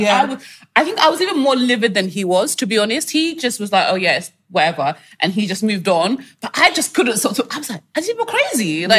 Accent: Nigeria; I'm Nigerian, we're Nigerian.

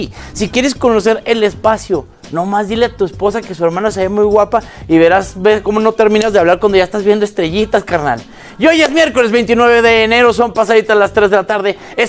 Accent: Mexico; los que somos mexicanos le llamamos ser mexicanos

